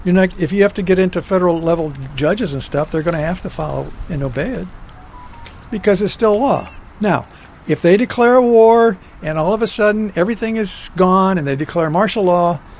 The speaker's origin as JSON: {"language": "English", "region": "Ohio", "country": "United States", "tie": "born there", "said": "because I was born in Ohio, so I'm an Ohioan, right?"}